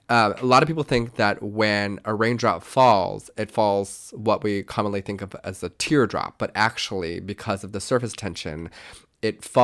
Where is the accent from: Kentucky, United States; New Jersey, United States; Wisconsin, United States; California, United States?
Kentucky, United States; My life was very interesting growing up in Kentucky as being a half Puerto Rican, Korean, white, very flamboyant, gay man.